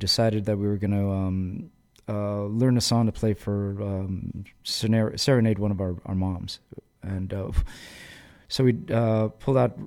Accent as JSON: {"language": "English", "town": "Los Angeles", "region": "California", "country": "United States", "tie": "born or raised there", "said": "Like any other kid growing up in the United States, and in our case growing up in East Los Angeles, predominantly Mexican and Mexican-American community, we were going to homogenize."}